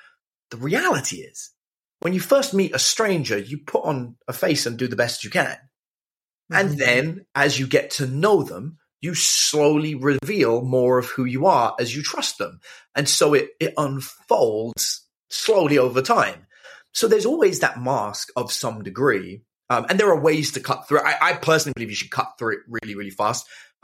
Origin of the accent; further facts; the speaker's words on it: London, United Kingdom; accent: Cockney; I grew up in East side of London. So East London, I'm a Cockney. My accent has been masked. So again, that's a mask, because most Americans can't understand my natural accent. So I've learned this accent as an alternate version.